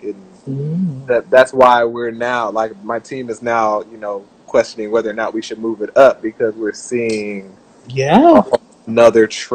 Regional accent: Atlanta, Georgia, United States; I grew up in Atlanta, so I want a bit of the trap sound and I grew up listening to R&B and soft rock kind of thing.

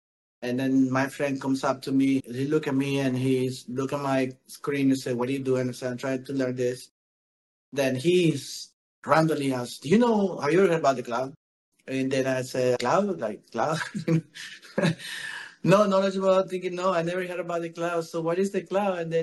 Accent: Nicaragua; English is a second language; also born or lived in Finland; now in Canada; obviously it was cultural shock for me switching countries from Finland, but I am originally from Nicaragua.

